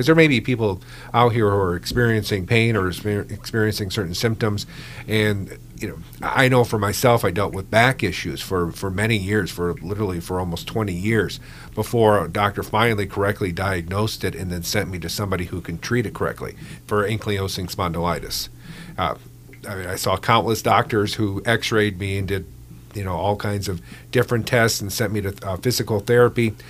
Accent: Detroit, Michigan, United States; I came from the Detroit area and moved up here

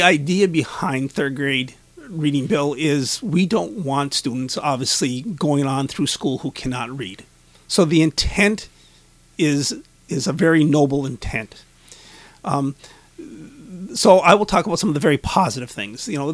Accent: Chassel, Michigan, United States; And, you know, I came from Chassel, and every year the school foundation, people who have donated money, give back every year

